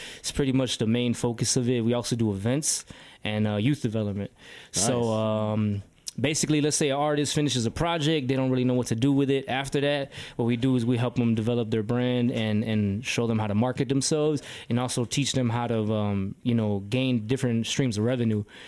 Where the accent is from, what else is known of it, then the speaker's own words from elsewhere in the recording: Chicago, Illinois, United States; And I didn't go to school for, like, you know, growing up in Chicago in the music business, definitely, which is a whole other